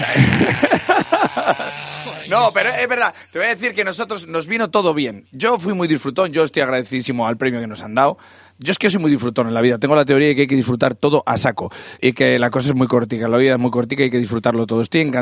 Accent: Casasola de Arión, Castile and León, Spain; Toro, que es un pueblo de Zamora, y Tordesillas, que es un pueblo de Valladolid, pues ahí en el medio está mi pueblo, se llama Casasola de Arión. Y claro, pues si naces en un pueblo muy pequeño que se llama Casasola

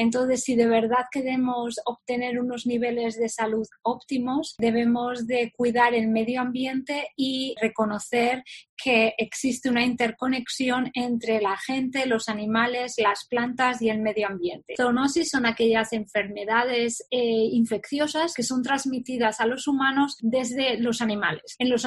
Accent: Vitoria, Basque Country, Spain; soy doctora en bioquímica y biología molecular. Aunque yo no soy de Palencia, soy de Vitoria, pero toda mi familia paterna es de Baltanás

